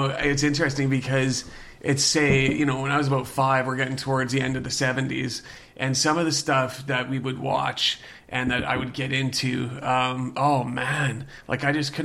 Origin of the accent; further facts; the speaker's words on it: Edmonton, Alberta, Canada; born there; Well, I was born in Edmonton, Alberta, and my father was a horror fan and a sci-fi fan.